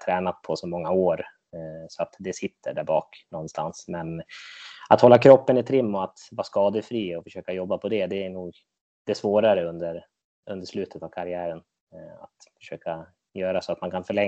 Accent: Sweden; Det är inget man vill som svensk innebandyspelare.

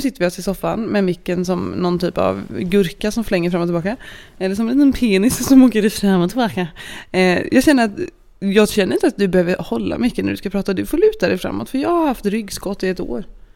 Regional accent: Örebro, Örebro County, Sweden; Oare, vi är örebroare.

